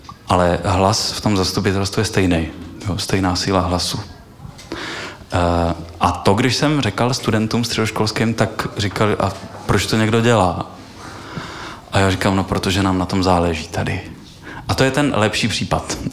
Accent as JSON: {"language": "Czech", "town": "Olomouc", "region": "Olomouc Region", "country": "Czechia", "said": "Já jsem z Olomouce"}